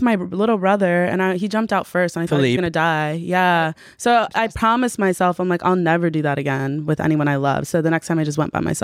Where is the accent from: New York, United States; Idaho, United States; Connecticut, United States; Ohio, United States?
Ohio, United States; he heard I was from Ohio